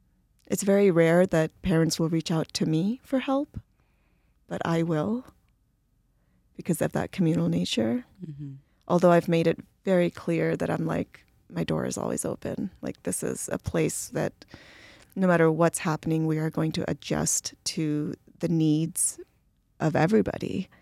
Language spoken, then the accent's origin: English; India; now in United States; I'm a purebred Indian.